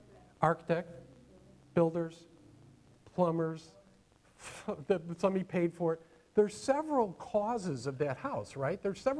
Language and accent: English; Chicago, Illinois, United States; And growing up in Chicago, the Catholics have mass every day.